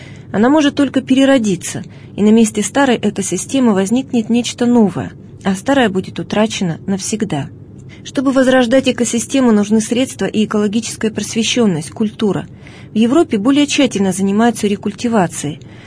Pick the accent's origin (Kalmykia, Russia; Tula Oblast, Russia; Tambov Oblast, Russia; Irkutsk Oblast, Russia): Tula Oblast, Russia; Polenovo; На моей малой родине в Поленове в 40-х годах добывали известняк.